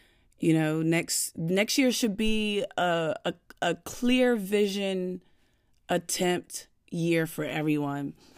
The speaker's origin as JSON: {"language": "English", "country": "United States", "said": "they would know that I'm this American Black girl that learned French. They'll never think that I'm actually from France."}